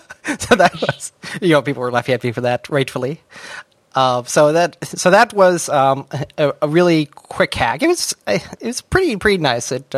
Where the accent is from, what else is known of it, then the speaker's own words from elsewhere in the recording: United States; I'm American. I don't know anything.